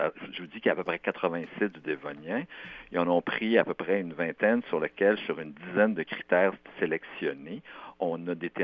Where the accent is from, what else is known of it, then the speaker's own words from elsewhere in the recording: Quebec, Canada; Et ça, là, c'est chez nous, au Québec, en Gaspésie.